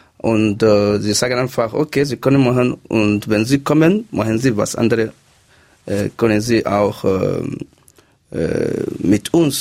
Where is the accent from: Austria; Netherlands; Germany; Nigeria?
Nigeria; German is a second language; now in Switzerland; Es ist nicht, dass ich als Nigerianer